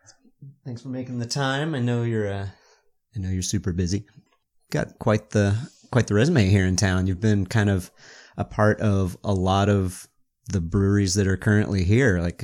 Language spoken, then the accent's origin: English; Texas, United States; Oh yeah, I grew up in Texas. I get it.